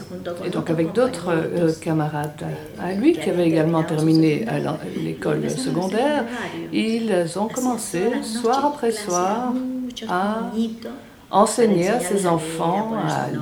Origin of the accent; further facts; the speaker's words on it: Chile; Nous sommes originaires du Chili.